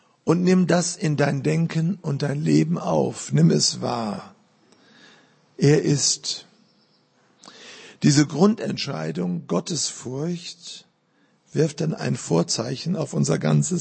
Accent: Duisburg, North Rhine-Westphalia, Germany; ich komme ja aus Duisburg

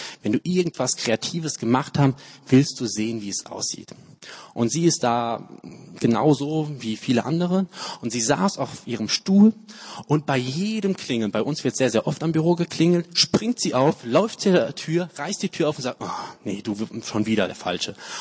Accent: Munich, Bavaria, Germany; Ich komme aus München, ich darf darüber erzählen.

